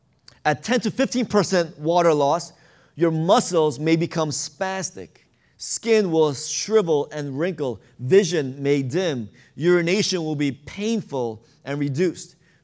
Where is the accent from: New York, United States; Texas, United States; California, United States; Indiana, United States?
New York, United States; I'm from New York, and so just coincidence that the Mets were playing. I grew up 15 minutes from Shea Stadium